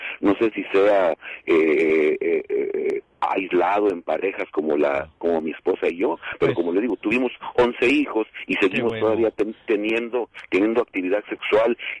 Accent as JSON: {"language": "Spanish", "country": "Mexico", "said": "yo hablo por mí, yo soy mexicano y yo nunca tuve ninguna educación sexual."}